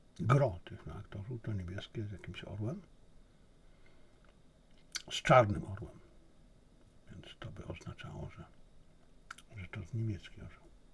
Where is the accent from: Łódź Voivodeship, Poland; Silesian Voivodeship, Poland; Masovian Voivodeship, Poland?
Silesian Voivodeship, Poland; ja jestem urodzony i wychowany jako Ślązak, a to ja jestem człowiekiem, który doskonale czuje pogranicze